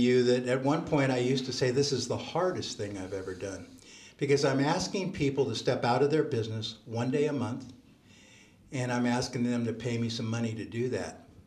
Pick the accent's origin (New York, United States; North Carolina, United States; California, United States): California, United States; Oakland; also born or lived in Coronado; I was born in Coronado, California. I'm a third-generation native Californian. My father went to the Naval Academy, and he was stationed in Coronado. I grew up in the Oakland Hills with my younger brother and sister.